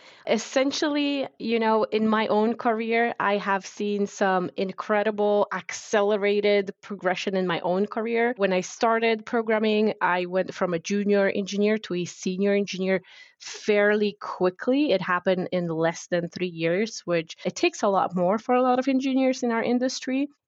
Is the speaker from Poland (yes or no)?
yes; Poland; now in United States; I moved from Poland to United States. And as an immigrant